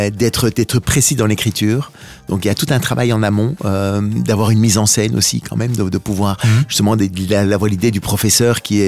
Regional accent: Brussels, Brussels-Capital Region, Belgium; born there; j'ai étudié à Louvain, je suis né à Bruxelles, j'ai étudié à Louvain, mais j'ai travaillé à Liège pendant quelques années

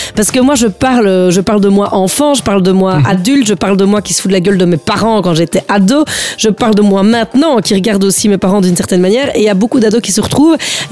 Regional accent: Flémalle, Wallonia, Belgium; Et donc, oui, je suis liégeoise, très fière de l'être, et c'est vrai que je le dis tout le temps.

